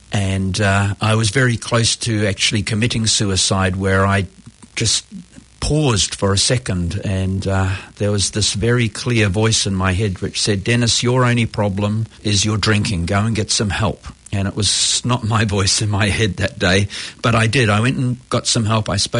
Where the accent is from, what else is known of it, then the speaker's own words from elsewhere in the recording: Pakuranga, Auckland, New Zealand; moved away; I'm a Kiwi, but I got sober overseas. I was brought up in Pakuranga and went to just regular, did regular New Zealand things as a kid